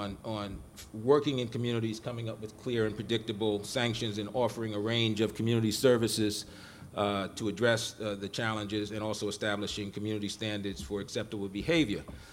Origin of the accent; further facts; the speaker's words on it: Brooklyn, New York, United States; my perspective really is shaped by growing up in Brooklyn in Bed-Stuy